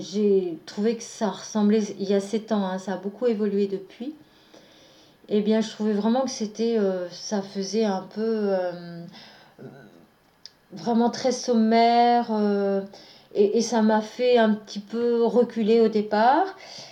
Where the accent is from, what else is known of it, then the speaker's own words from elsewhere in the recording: Angers, Pays de la Loire, France; also born or lived in India; Ça fait 2 ans que je suis rentrée dans ma ville natale en Angers, dans le Maine-et-Loire